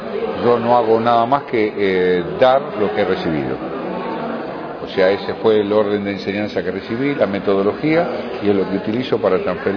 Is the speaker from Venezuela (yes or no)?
no; Argentina; cuando yo comencé en mi país, en Argentina